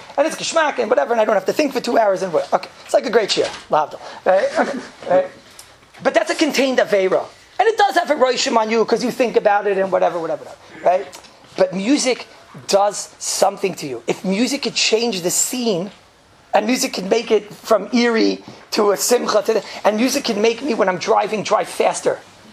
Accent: New York, United States; And I was from New York, from the old country, right?

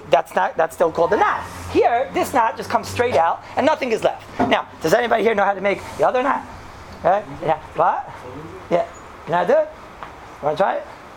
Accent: Flatbush, New York, United States; I'm from the old country. I'm from Flatbush.

